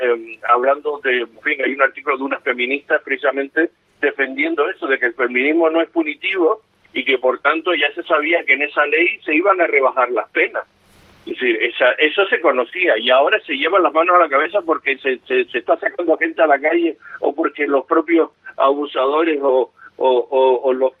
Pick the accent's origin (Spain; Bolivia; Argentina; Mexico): Spain; quien lo vamos a sufrir somos todos los españoles